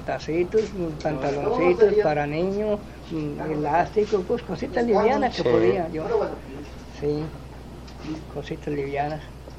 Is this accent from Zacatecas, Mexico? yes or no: yes; Sancho Román, Zacatecas, Mexico; also born or lived in Tepechitlán; yo nací en Tepechtlán, pero me crié en Sancho Román.